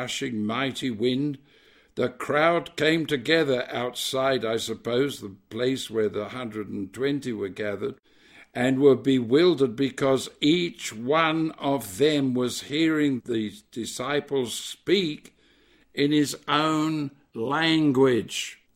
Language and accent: English; England, United Kingdom; Well, I'm an Englishman, so I don't see it quite the same way